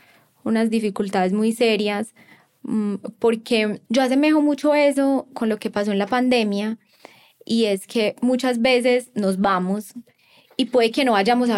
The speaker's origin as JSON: {"language": "Spanish", "country": "Colombia", "moved": "yes", "said": "sobre los que salimos de Colombia, pero que no podemos volver y ahora somos inmigrantes."}